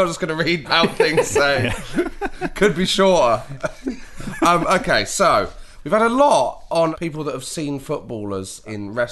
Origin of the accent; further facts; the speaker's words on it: Knaresborough, Yorkshire and the Humber, United Kingdom; I grew up in Knaresborough, North Yorkshire, and it was a place that seemed to be a popular place to live for footballers